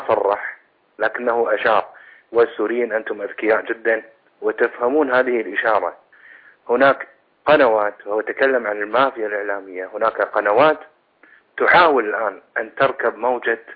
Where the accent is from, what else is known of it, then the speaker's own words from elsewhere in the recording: Kuwait; أنا رجل كويتي ماني سوري